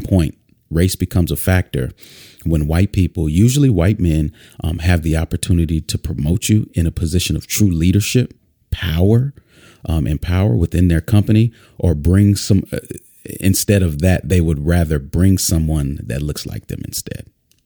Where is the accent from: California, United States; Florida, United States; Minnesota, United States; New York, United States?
Minnesota, United States; Minneapolis; Many of you, I don't know if you know, but I'm from Minneapolis. In fact, the same street that George Floyd was murdered on is the street that I spent the majority of my youth